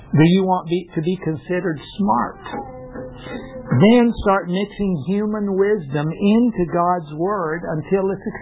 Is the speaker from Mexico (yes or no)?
yes; Mexico; Because I come from Mexico, I know the church down there